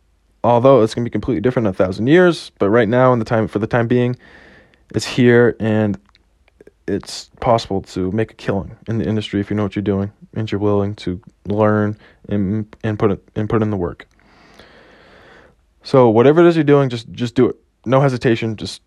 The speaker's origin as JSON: {"language": "English", "region": "Massachusetts", "country": "United States", "said": "I have been a lifelong Patriots fan because I'm from New England, Massachusetts."}